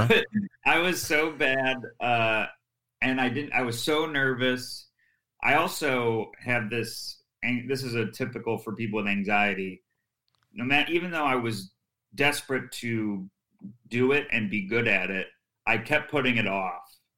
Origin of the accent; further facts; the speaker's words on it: Syracuse, New York, United States; And then a club opened in my hometown, Syracuse Funny Bone.